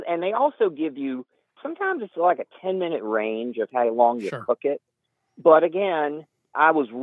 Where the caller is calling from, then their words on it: Huddleston, Virginia, United States; I'm calling from Huddleston, Virginia.